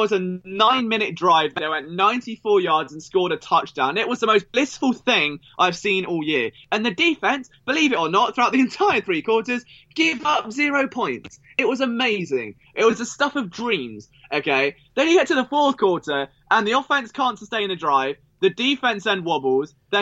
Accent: United Kingdom; Maybe it's just me being British, but it's a lot easier to accept the bigger picture.

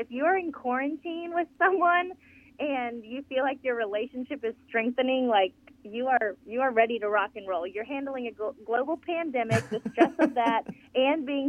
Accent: Texas, United States; I actually was fluent as a child growing up in Texas, like South Texas.

